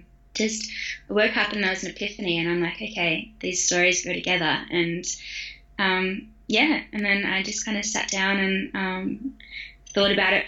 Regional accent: Darwin, Northern Territory, Australia; growing up in Darwin

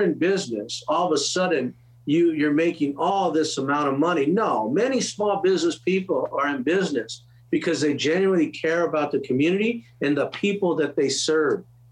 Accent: California, United States; when I grew up on the San Manuel Indian Reservation, I went to local schools there, I have many friends in the area.

